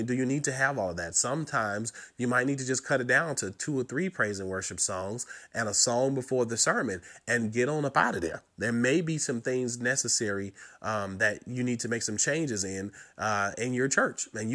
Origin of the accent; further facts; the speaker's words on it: Chicago, Illinois, United States; And I'm from Chicago, the home of the church choir. I am from the place where we have amazing people like … and, you know, the such.